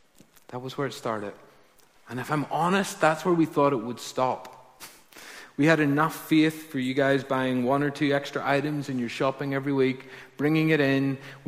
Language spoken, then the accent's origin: English; Ballymena, Northern Ireland, United Kingdom; I'm not American, by the way. A number of you keep asking if I'm American. I'm from Ballymena, if you can't tell from my accent.